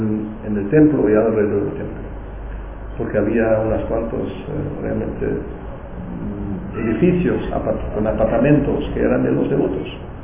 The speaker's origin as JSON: {"language": "Spanish", "country": "Germany", "said": "Era como yo vine de Alemania, era todo muy pequeño."}